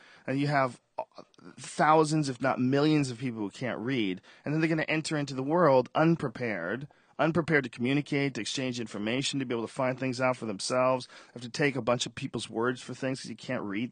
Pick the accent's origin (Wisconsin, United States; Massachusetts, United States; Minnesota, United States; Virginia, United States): Massachusetts, United States; Newton; I grew up in Newton, a suburb.